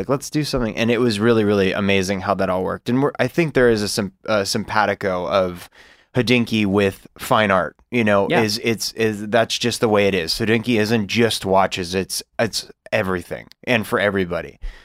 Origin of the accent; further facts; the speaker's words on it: Los Angeles, California, United States; Los Angeles.